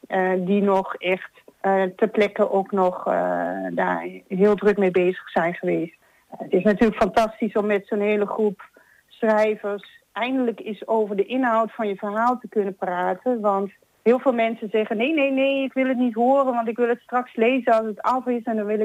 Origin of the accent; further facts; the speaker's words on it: Netherlands; Nou, we zijn Nederlanders en iedereen heeft wel een beetje passie voor de eilanden.